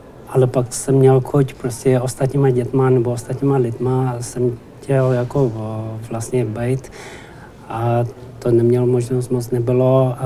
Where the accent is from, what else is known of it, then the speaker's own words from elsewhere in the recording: India; Ano, já jsem vyrůstal v Indii, přesně tak. Ano, já jsem vyrůstal v Indii